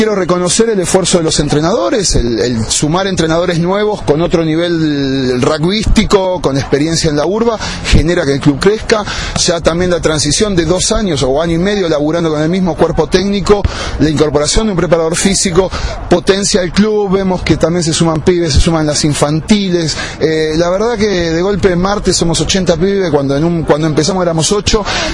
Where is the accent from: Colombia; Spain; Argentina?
Argentina; Escobar, Buenos Aires Province; todos los que somos entrenadores hoy, somos de Escobar y nos fuimos a jugar a otro club.